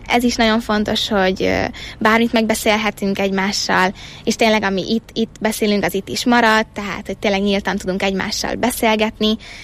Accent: Debrecen, Hajdú-Bihar, Hungary; most ugye Budapestre megyek tanulni, ugye debreceni vagyok, de mégis Budapestet választottam

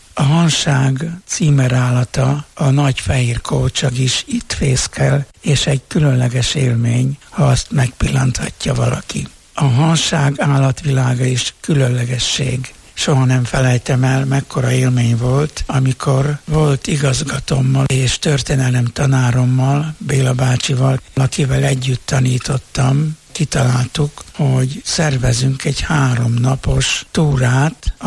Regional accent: Farád, Győr-Moson-Sopron, Hungary; Az én szülőföldem, ha visszatekintek a gyerekkoromra, az nem más, mint a szülőfalu Farád, a hanság fara vége.

